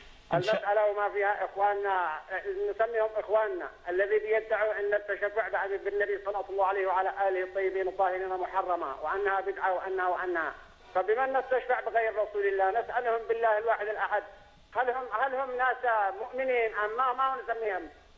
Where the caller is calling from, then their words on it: Yemen; أني أحييكم وأدعوكم من اليمن، اليمن السعيدة.